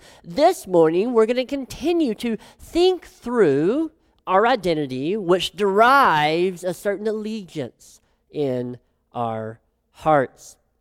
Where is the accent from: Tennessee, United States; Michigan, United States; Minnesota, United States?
Tennessee, United States; I'm from Tennessee. It's the best news about me.